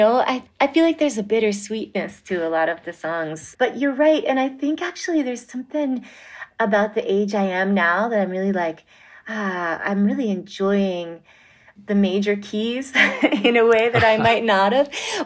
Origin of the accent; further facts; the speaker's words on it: Vermont, United States; also born or lived in New York; I ended up staying in my home state of Vermont. So I was really missing New York